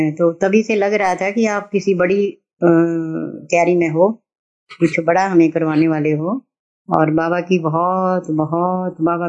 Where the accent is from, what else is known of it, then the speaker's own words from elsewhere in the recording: Haryana, India; मैं हरियाणा से हूँ, शरीर की उम्र 72 साल, अलौकिक उम्र 16 साल